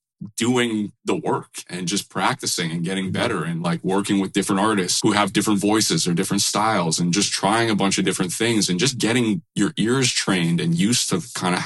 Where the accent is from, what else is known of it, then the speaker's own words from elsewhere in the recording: Winnipeg, Manitoba, Canada; because I grew up in Winnipeg and I moved here like just to kind of do that 1 year of school.